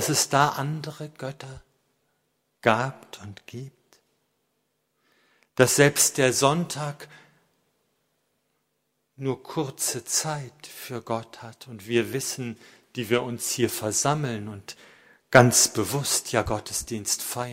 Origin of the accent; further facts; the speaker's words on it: West Germany, Germany; Ich denke nur, dass ich als Westdeutscher da nicht mit dem Finger drauf zeige, sondern feststelle, ja, wir im Westen haben auch so gedacht.